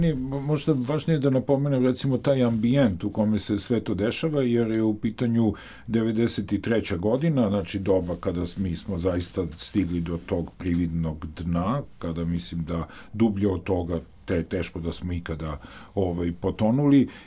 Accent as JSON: {"language": "Serbian", "region": "Belgrade", "country": "Serbia", "tie": "born or raised there", "said": "Da, ja sam odrastao na Dedinju."}